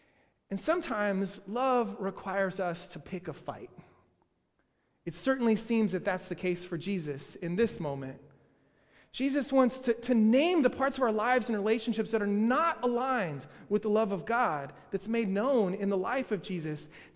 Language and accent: English; Kansas City, United States; also born or lived in Texas; I come from Kansas City and then from Texas.